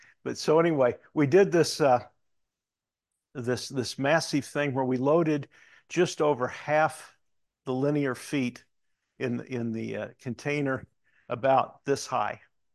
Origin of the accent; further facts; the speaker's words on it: Missouri, United States; I was born in Missouri. I was educated through on-campus part of grad school in Missouri.